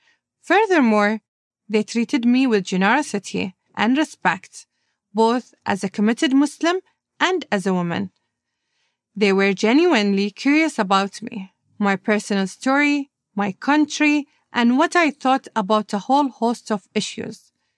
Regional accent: Bahrain; I grew up in Bahrain.

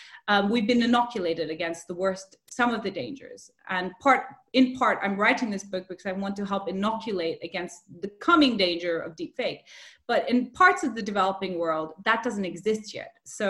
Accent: Nepal; also born or lived in India; I grew up in South Asia, I grew up in Nepal and India

